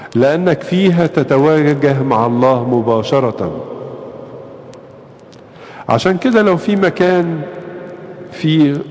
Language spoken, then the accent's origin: Arabic; Egypt; لنا إحنا كمصريين أو كآباط بنحبها كمان عشان أديورتنا فيها